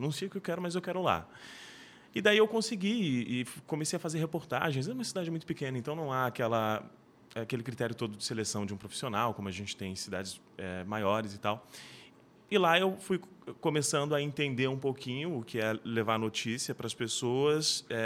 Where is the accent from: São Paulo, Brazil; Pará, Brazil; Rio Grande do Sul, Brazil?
São Paulo, Brazil; born there; also born or lived in Mato Grosso do Sul; Eu estava morando numa cidadezinha pequena lá no Mato Grosso do Sul e eu adorava rádio, porque eu já tinha participado de um projeto em São Paulo, onde eu nasci, numa escola técnica.